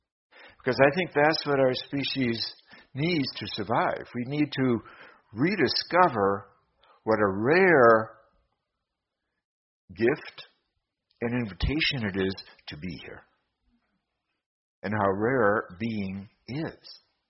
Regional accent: Madison, Wisconsin, United States; And my father had been football coach at the University of Wisconsin. I grew up in Madison, Wisconsin.

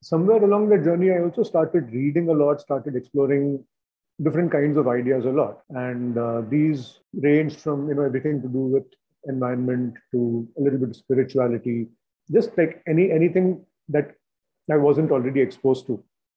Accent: Mumbai, Maharashtra, India; So I think as a child growing up in Bombay

